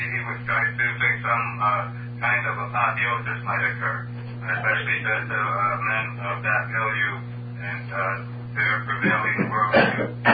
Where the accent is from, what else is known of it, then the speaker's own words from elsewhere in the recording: Montrose, Pennsylvania, United States; I am from Montrose, Pennsylvania.